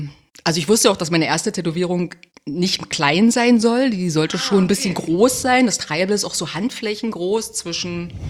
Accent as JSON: {"language": "German", "town": "Cottbus", "region": "Brandenburg", "country": "Germany", "said": "Und genau, ich komme aus Cottbus"}